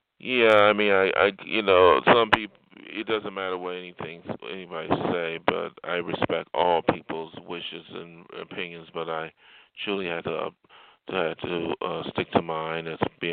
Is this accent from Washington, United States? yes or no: no; New York, United States; I'm not from New York City. I'm actually from the state of New York, but that's where I'm from.